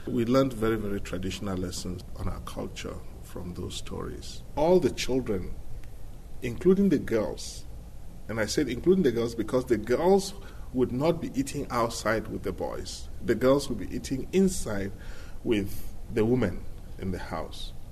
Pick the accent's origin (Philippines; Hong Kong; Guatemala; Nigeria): Nigeria; North Central; moved away as an adult; now in Iowa City, United States; In Nigeria, I grew up in the rural area. I was born in a very small village in north-central Nigeria.